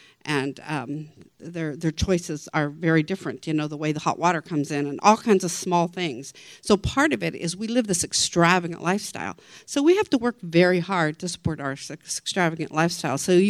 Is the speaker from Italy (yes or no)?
no; Netherlands; I'm from the Netherlands, so I'm pretty familiar with that system there.